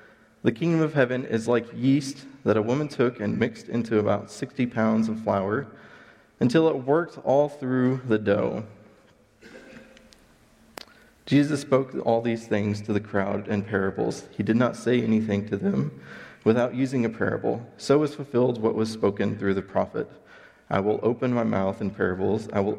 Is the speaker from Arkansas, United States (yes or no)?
yes; Searcy, Arkansas, United States; the church that I grew up in there in Searcy.